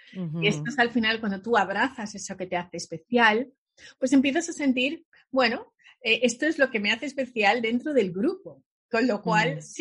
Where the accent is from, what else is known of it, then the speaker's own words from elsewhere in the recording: Spain; sí, soy española, pero también soy africana y también soy americana. Y al final digo, y también soy del mundo porque he estado en muchos países